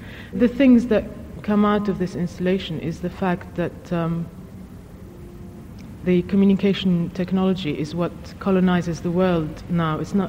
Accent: Lebanon; So like my own experience of growing up in Lebanon is that it's very frightening

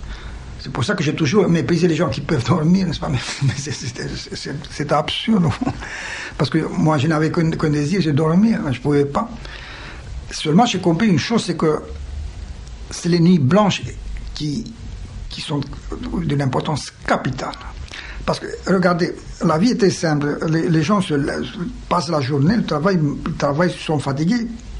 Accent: Romania; French is a second language; moved away as an adult; now in France; Alors, j'ai quitté la Roumanie, je suis venu en France, et le livre a paru en 1937, à mon absence.

